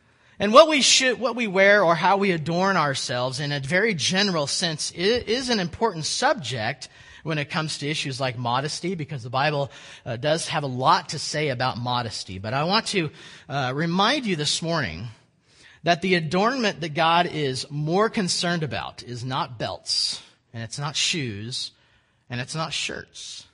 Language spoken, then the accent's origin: English; Oklahoma, United States; And I grew up in Northeast Oklahoma and more or less in a pretty informal church setting.